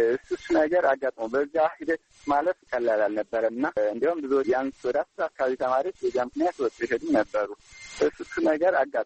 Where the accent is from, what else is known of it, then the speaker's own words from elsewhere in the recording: Sekela, Amhara, Ethiopia; born there; ምዕራብ ጎጃም ዞን ሰከላ ወረዳ ነው የተወለድኩት፣ ገጠራማ ክፍል ነው።